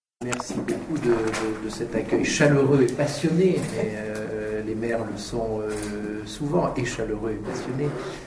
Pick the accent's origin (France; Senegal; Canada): France; Toulouse, Occitanie; je suis Toulousain d'origine et donc évidemment ce territoire ne m'était pas inconnu.